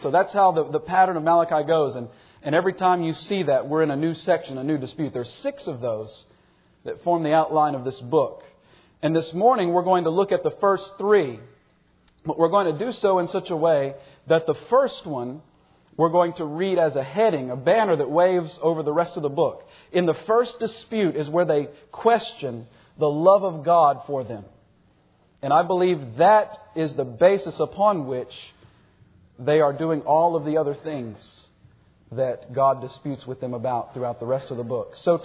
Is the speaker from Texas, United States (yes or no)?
yes; Atlanta, Texas, United States; There was a day when I was driving home, driving through my hometown of Atlanta, Texas, and I drove by a church